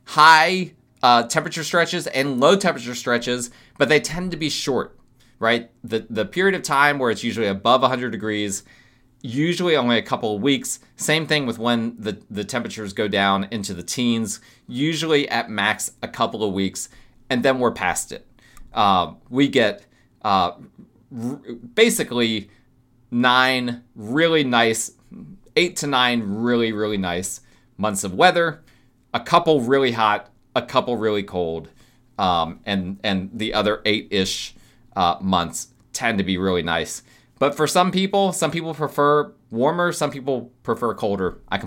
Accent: New Jersey, United States; now in Greenville, United States; I'm originally from New Jersey. I'm used to density. I'm used to traffic. I'm used to all of that kind of stuff. I in my formative years, I grew up in that, okay?

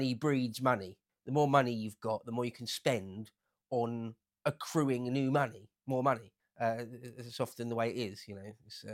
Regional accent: England, United Kingdom; being an Englishman

